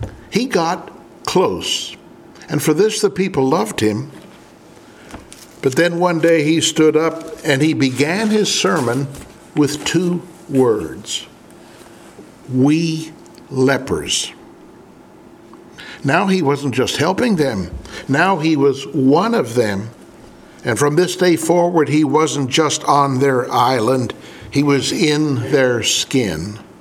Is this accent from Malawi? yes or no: yes; Malawi; As a young boy growing up in Malawi, Africa, I would often go to my dad to the villages